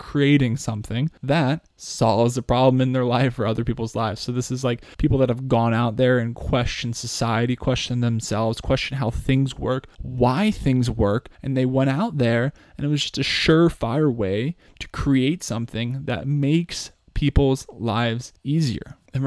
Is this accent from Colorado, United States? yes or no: yes; Woodland Park, Colorado, United States; Last week, I read Zero to Hero by my hometown friend from Woodland Park, Colorado, Mr. Nate Wilson.